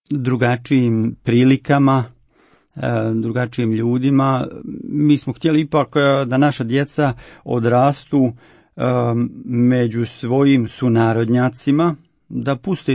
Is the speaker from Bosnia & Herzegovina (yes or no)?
yes; Bosnia & Herzegovina; also born or lived in Switzerland; now in Croatia; I kako smo u ratnom vihoru izgubili roditeljske kuće u Bosni, oba dvoje smo rodom iz Bosne, kupili smo gradilište i napravili obiteljsku kuću u Hrvatskoj.